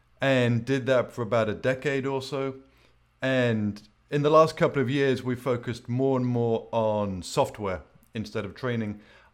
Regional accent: United Kingdom; now in Florida, United States; I am a British guy who left many years ago because of the lack of sunshine, and I now live in Florida

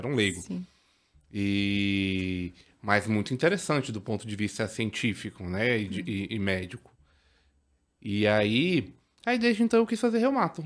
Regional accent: Minas Gerais, Brazil; eu sou de Minas, eu fiz faculdade lá, residência de clínica

